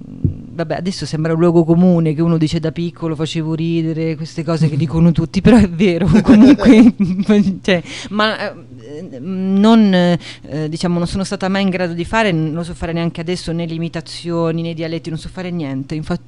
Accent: Bari, Apulia, Italy; A 15 anni io abitavo a Bari, sono nata a Bari

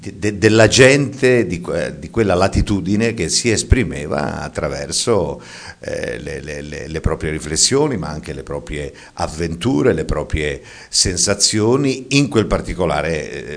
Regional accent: Genoa, Liguria, Italy; che io sono genovese

